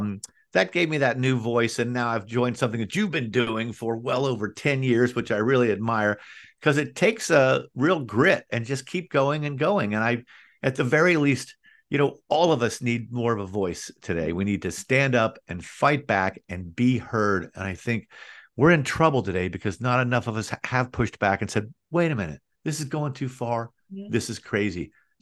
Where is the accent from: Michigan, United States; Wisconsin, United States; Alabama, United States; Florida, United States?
Florida, United States; I grew up in South Florida, and I started at the Fort Lauderdale News Sun Sentinel.